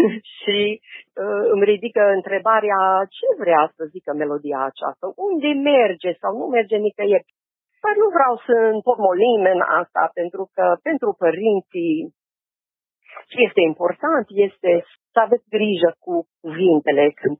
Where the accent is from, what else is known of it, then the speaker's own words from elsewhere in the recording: United States; Tot ce vă spun e din perspectiva mea ca și americancă.